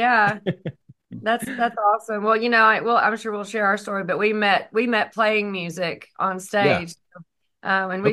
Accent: Arkansas, United States; it's inherent to who we are when we pull out a fiddle and they know we're from Arkansas.

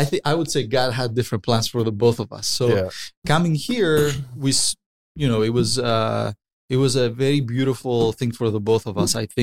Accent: Delphi, Central Greece, Greece; English is a second language; I grew up in a very beautiful place called Delphi, Greece. It's in the mainland of Greece.

